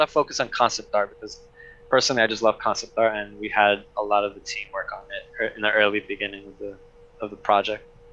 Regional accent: New York City, New York, United States; I grew up in Brooklyn, around Shisha Bay. And it was a lot of Russian and Turkish restaurants.

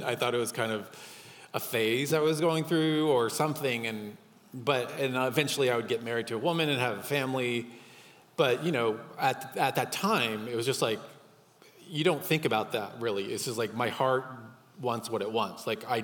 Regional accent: Dallas, Texas, United States; And I grew up in Dallas, Texas. So back in the day, it was very taboo to have those feelings, right?

